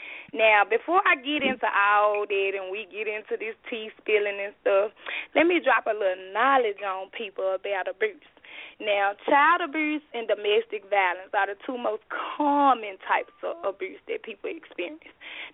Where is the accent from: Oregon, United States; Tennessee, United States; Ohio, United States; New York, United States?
Tennessee, United States; Memphis; born there; in Memphis, Tennessee, and I'm a single mother of two beautiful children whom I adore.